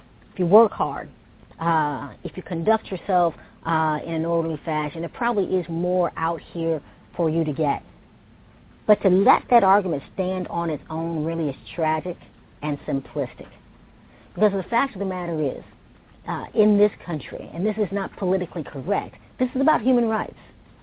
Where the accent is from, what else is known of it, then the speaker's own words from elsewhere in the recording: St. Louis, Missouri, United States; it's my hometown in St. Louis, where police departments have decided that they can take this a bit further.